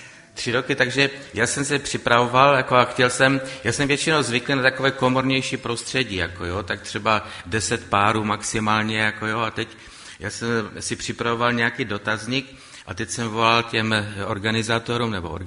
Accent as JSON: {"language": "Czech", "town": "Frýdek-Místek", "region": "Moravian-Silesian Region", "country": "Czechia", "tie": "born there", "lives_now": "Bohumín, Czechia", "said": "Bydlím v Bohumíně, mé rodiště bylo, narodil jsem se ve Frýdku Místku, takže trošku tady ten kraj trošičku znám."}